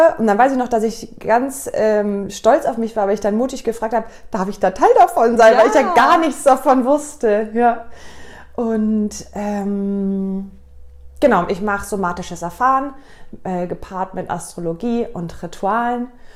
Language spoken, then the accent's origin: German; Munich, Bavaria, Germany; Ich komme ursprünglich aus München. Ich war viele Jahre im Ausland gelebt und bin jetzt aber wieder in München.